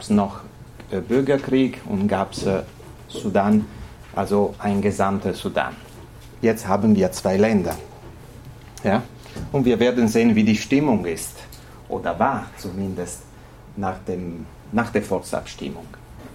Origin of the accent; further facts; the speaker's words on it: Italy; Und ihr habt schon verstanden, ich bin Italiener, deswegen buonasera.